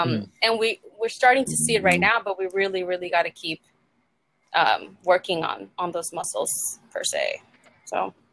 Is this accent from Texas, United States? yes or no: yes; Texas, United States; I'm from Texas